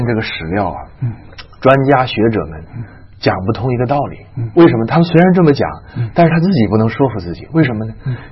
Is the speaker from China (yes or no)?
yes; China; 我们中国人就是愚昧落后啊